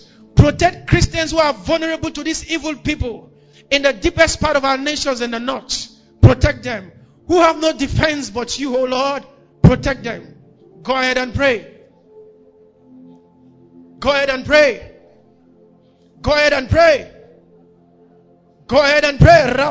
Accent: Kaduna, Kaduna State, Nigeria; I grew up in Kaduna, Sharia 2000.

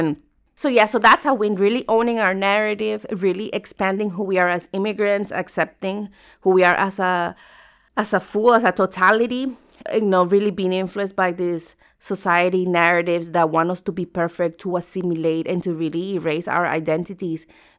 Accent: Florida, United States; I'm from Florida

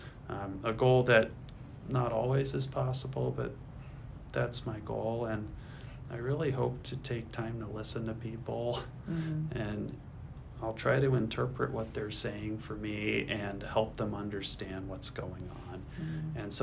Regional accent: Ohio, United States; And then growing up in Ohio, I'm a sports fanatic, as most people are where I grew up.

